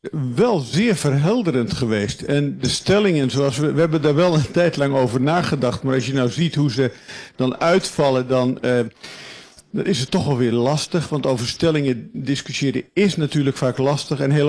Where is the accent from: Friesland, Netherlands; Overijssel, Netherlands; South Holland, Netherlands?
Friesland, Netherlands; U weet misschien wel dat ik uit Friesland afkomstig ben.